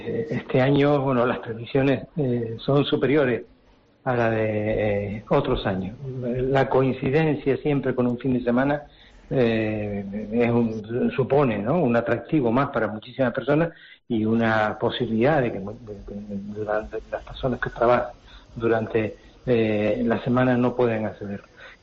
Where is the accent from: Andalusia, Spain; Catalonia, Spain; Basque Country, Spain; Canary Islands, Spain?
Canary Islands, Spain; somos Gran Canario, esta es nuestra isla, estos son nuestros amigos, nuestros vecinos, son los vecinos de todos los 21 municipios de Gran Canaria, los que conformamos este territorio insular